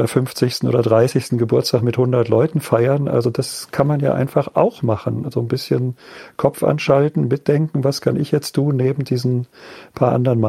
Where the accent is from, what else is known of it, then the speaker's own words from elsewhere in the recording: Göttingen, Lower Saxony, Germany; Ich meine, ich bin ja Norddeutscher und Niedersachse.